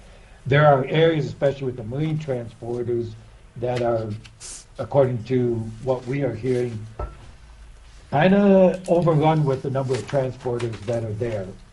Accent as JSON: {"language": "English", "town": "Glennallen", "region": "Alaska", "country": "United States", "said": "I'm from Glen Allen, Alaska"}